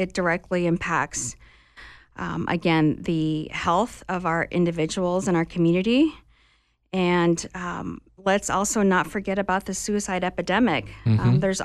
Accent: Calgary, Alberta, Canada; also born or lived in Phoenix, United States; I grew up in Calgary, Canada

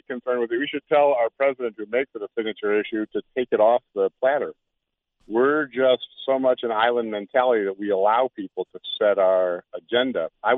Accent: Evanston, Illinois, United States; when I grew up in Evanston, Illinois, a territory somewhat familiar to you

